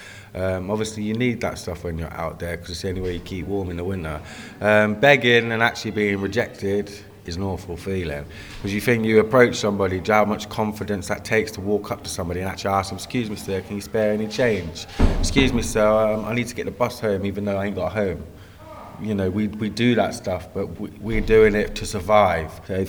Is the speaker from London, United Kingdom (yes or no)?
no; Oxford, South East England, United Kingdom; I'm 30 and I'm from Oxford.